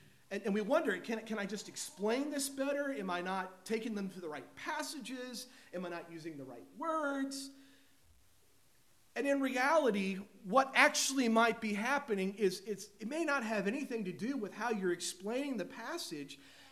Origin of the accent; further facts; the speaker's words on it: United States; So here I am, I'm an American